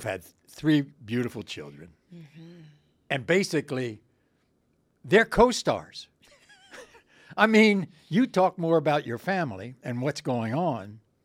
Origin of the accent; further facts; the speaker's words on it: Washington, District of Columbia, United States; accent: Southern; I come from Washington, D.C., all right? People don't understand it. It was a southern town. I grew up in the South. Believe it or not.